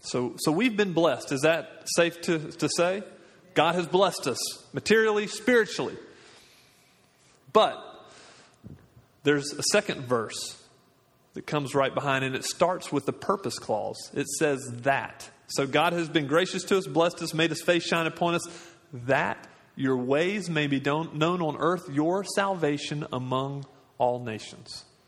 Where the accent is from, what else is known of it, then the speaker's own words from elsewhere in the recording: Birmingham, Alabama, United States; My wife and I, she's from Dalton, Georgia. I'm from Birmingham.